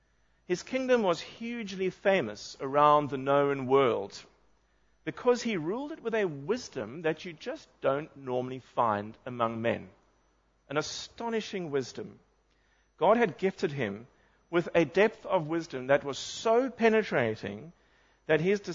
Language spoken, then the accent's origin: English; South Africa; moved away as an adult; even though I'm an English-speaking South African, even though I have a Bachelor of Arts degree in English